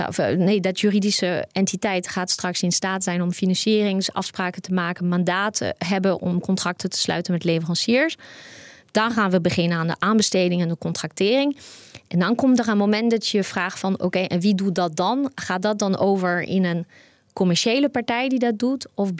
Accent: France; ik kom uit Frankrijk, dus ik kan Franse rapporten lezen.

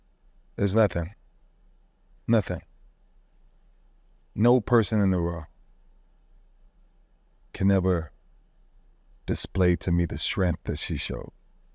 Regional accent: Miami, Florida, United States; I'm from Miami, so our mentality is different.

